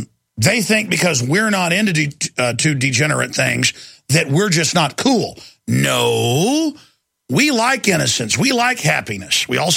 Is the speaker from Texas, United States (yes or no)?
yes; Texas, United States; growing up in Texas, I mean, you can drive 2 hours, especially back then, without ever seeing a gas station.